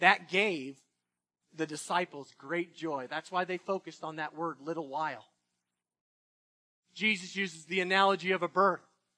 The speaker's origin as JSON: {"language": "English", "region": "the South", "country": "United States", "tie": "born or raised there", "said": "Now, I grew up in the South, and even as Zach's talking, he's using the y'alls already. But, you know, I lived in the South"}